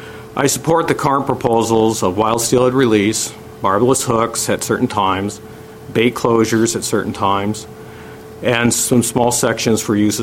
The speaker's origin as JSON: {"language": "English", "town": "Poulsbo", "region": "Washington", "country": "United States", "tie": "born or raised there", "said": "I grew up in Paulsbow. I began fishing the Forks area in the late 60s, camping in the back of my uncle's 57 carryall"}